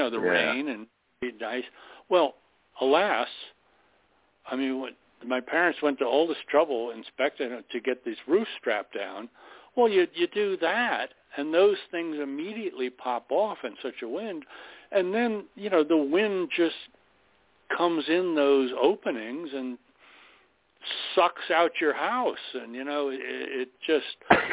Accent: Florida, United States; when I was raised in South Dade County. We built an addition on the house that my parents bought, this old concrete block shack owned by two hermits out in the woods. And in the rural area with avocado groves, lime groves, tomato fields, and whatnot.

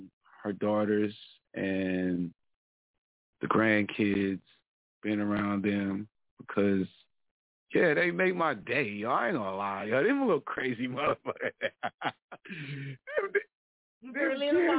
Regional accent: Philadelphia, Pennsylvania, United States; Shout outs to my hometown. Shout outs to Philly.

